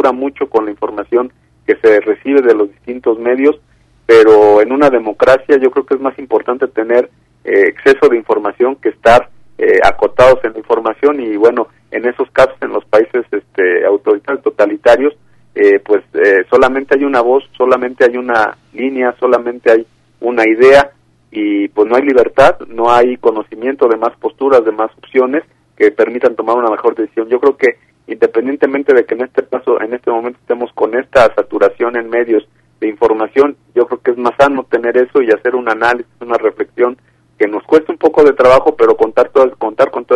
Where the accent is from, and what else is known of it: Mexico